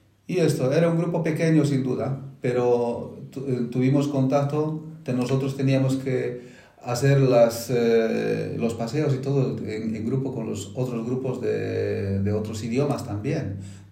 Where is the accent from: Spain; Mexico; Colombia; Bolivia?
Bolivia; porque yo soy de Bolivia